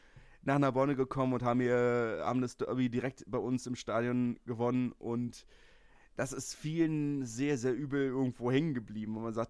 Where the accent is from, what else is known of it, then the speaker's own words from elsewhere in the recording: Berlin, Germany; ich komme aus Lichterfelde, das ist festes Herthanerland.